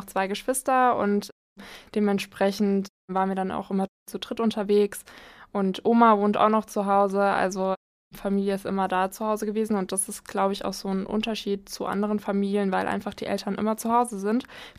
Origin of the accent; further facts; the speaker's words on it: Börrstadt, Rhineland-Palatinate, Germany; Ich komme aus Börstadt, genau, und Bad Kreuznach liegt da gar nicht so weit weg.